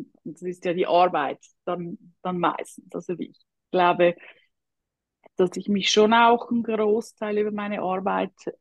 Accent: Switzerland; Ich bin Schweizerin, das hört man wahrscheinlich. Die aus Deutschland kommen, die werden das merken, dass ich einen Akzent habe.

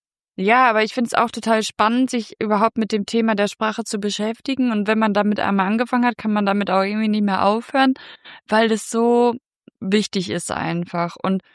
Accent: North Rhine-Westphalia, Germany; ich komme ja aus dem Münsterland

